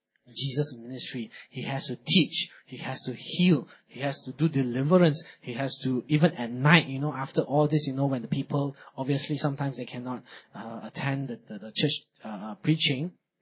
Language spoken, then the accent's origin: English; Malaysia; Or even being Malaysian, I'm sure some of us even spend more time eating.